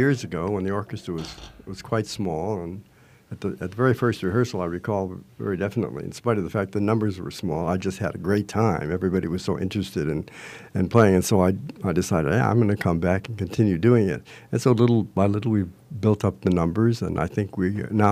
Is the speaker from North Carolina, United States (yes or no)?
no; Chicago, Illinois, United States; now in Arizona, United States; Well, I was born in Chicago, and I grew up there. I came to Arizona originally to play the trumpet in the ASU band